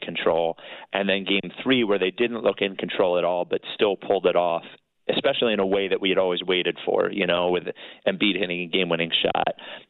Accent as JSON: {"language": "English", "town": "Philadelphia", "region": "Pennsylvania", "country": "United States", "tie": "born or raised there", "said": "and I'm born and raised in Philadelphia, right? 45 years old, seen a lot of psychotic crowds."}